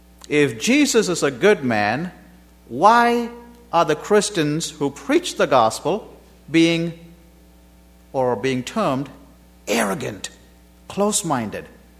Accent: India; I'm an Indian, born in India.

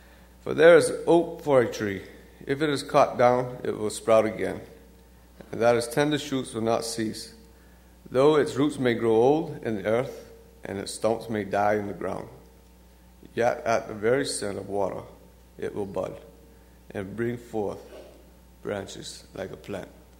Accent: Bahamas; I am from the Bahamas, born and raised.

